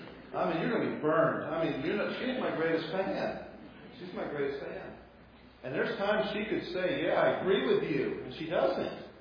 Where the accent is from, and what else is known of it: Colorado, United States